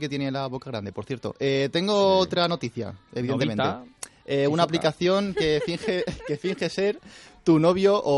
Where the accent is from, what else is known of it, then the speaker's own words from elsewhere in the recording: Alicante, Valencian Community, Spain; vamos, de hecho, a empezar con la música, por mi tierra, uh-huh, por Alicante